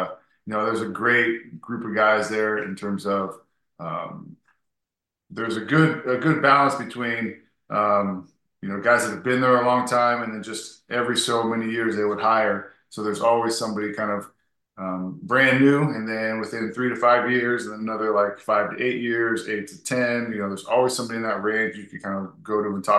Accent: Huntington Beach, California, United States; And me growing up in Huntington Beach in California, I very much wanted to be by the water and on a coast.

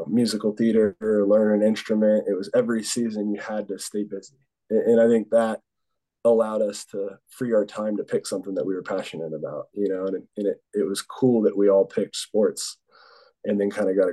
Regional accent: Denver, Colorado, United States; it only enhanced that because I'm from Denver originally.

